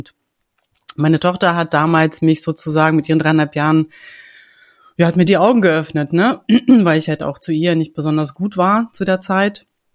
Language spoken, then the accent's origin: German; Hanover, Lower Saxony, Germany; ich komme aus Hannover, ich bin mittlerweile 44